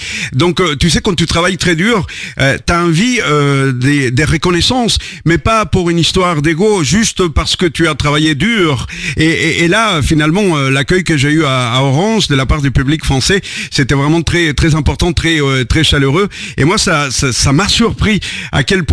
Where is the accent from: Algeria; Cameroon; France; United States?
United States; En plus, tu sais, je viens des États-Unis